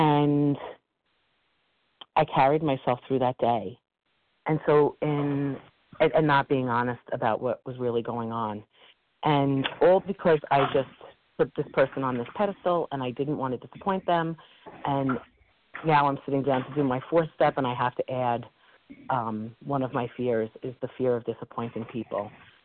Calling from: New York, United States; I'm calling from New York.

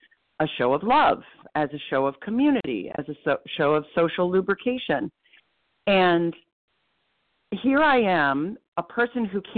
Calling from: Portland, Maine, United States; I'm calling in from Portland, Maine

